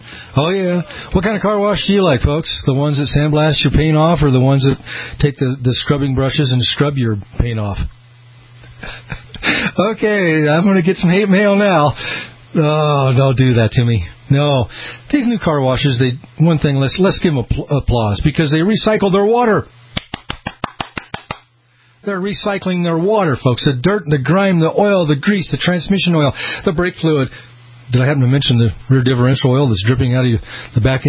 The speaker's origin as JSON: {"language": "English", "town": "Boise", "region": "Idaho", "country": "United States", "tie": "born or raised there", "said": "Shout out to our great brand new affiliate here, my hometown, KBOI AM 670."}